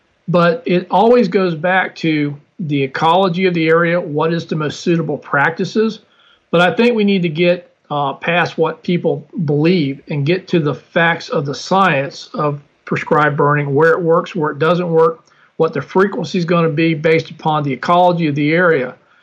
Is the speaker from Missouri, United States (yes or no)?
no; Florida, United States; Well, I'm from Florida and we live in an ecology that requires fire